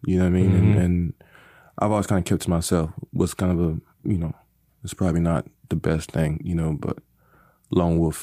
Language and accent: English; Lompoc, California, United States; born there; I was born in California.